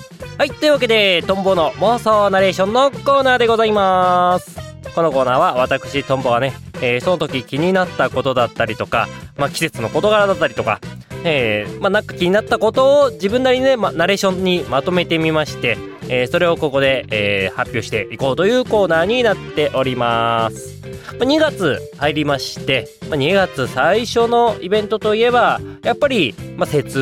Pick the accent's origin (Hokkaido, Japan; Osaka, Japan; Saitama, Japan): Hokkaido, Japan; 我が地元北海道にね